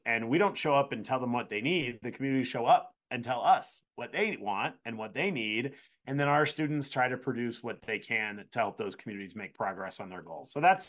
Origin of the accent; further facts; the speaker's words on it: Virginia, United States; now in Madison, United States; So I grew up in Virginia, went to the University of Tennessee, went to University of Buffalo, and then ended up here in Madison, Wisconsin.